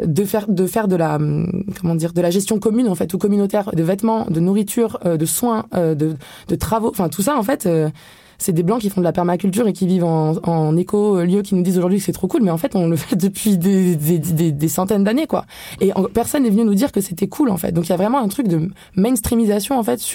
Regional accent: France; born there; j'ai beau être issue de l'immigration nord-africaine, etc. Je suis née en France

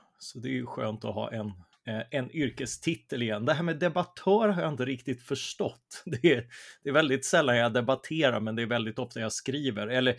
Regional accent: Karlskrona, Blekinge, Sweden; Född och uppvuxen i Karlskrona, Blekinge. Och det är ju det är ju lite grann södra Sveriges Norrland, så det var sossigt och på dekis

